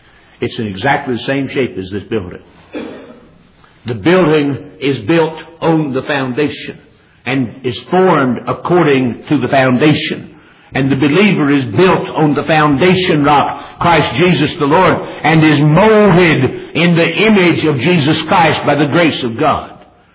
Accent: North Carolina, United States; now in Kentucky, United States; And you know, they think since I'm from North Carolina and now live in Kentucky, I'm dumber than a box of rocks.

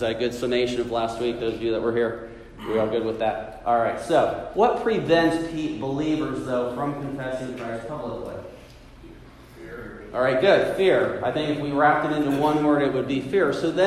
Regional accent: New Jersey, United States; born or raised there; also born or lived in Indiana

